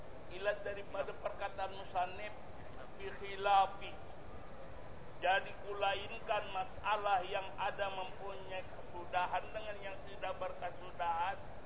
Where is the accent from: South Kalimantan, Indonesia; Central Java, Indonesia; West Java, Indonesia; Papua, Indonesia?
South Kalimantan, Indonesia; saya orang Banjar